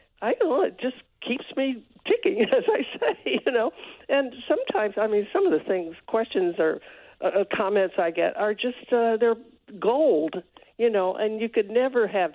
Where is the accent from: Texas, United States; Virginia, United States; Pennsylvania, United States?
Texas, United States; San Antonio; I was in my hometown, San Antonio.